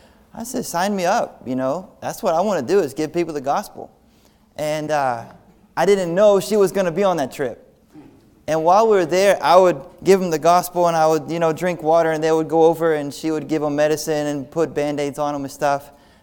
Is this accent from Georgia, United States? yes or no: yes; Georgia, United States; I'm from Georgia, just an hour west of Atlanta.